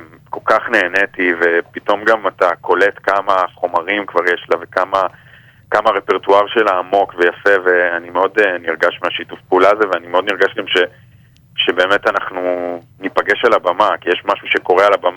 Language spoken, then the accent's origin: Hebrew; Kibbutz Ha'on, Northern District, Israel; צילמנו אותו בקיבוץ האון, שזה הקיבוץ שהמשפחה שלי ואני גדלתי בו